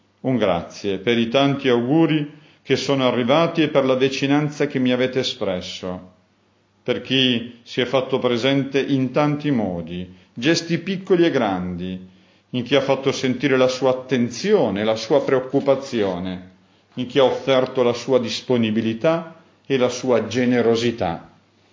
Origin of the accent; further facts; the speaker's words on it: Piedmont, Italy; in un piemontese che non è quello casalese, ma è il piemontese del mio paese